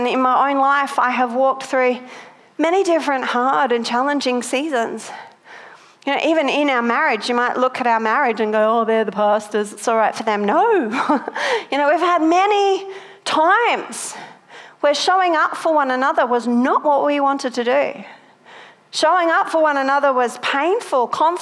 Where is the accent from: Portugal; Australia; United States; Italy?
Australia; Mate, let that I'm very Australian. It's only getting worse, people.